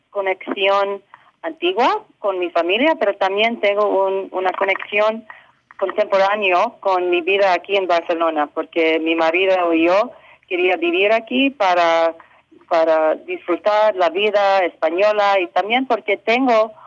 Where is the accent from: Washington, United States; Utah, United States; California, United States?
California, United States; now in San Francisco, United States; Vivo en San Francisco, soy americana y de California.